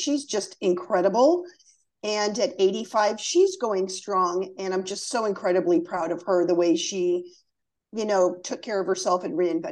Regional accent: Beverly Hills, California, United States; moved away as an adult; now in New Orleans, United States; I grew up in Beverly Hills, California. And I live currently in New Orleans. I came here to go to Tulane.

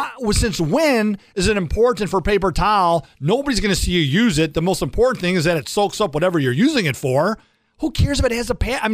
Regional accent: United States; I'm not a Democrat or Republican, I'm an American.

